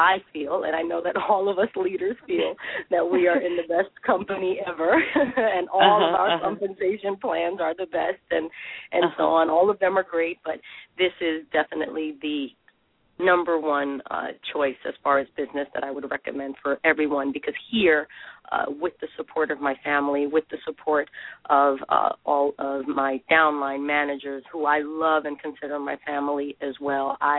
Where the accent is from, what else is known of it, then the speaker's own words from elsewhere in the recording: Bronx, New York, United States; born there; I was born in the Bronx, New York, and first generation.